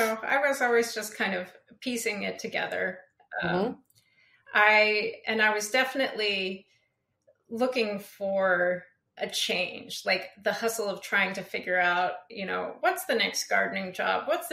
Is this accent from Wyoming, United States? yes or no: yes; Wyoming, United States; also born or lived in New York / Fort Worth / Colorado; now in Eugene, United States; Oh, well, I grew up in Wyoming. And I went to undergraduate school in upstate New York. And then I went to graduate school in Fort Worth, Texas.